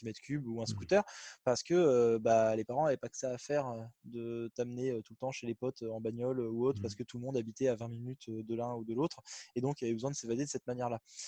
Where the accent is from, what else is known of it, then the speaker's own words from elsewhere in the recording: Centre-Val de Loire, France; Moi, quand j'étais ado, je viens du Berry. Alors là, c'est vraiment le fin fond de la France, tu vois. Hein, voilà, pour ceux qui ne connaissent pas, c'est aux alentours de Châteauroux et tout ça.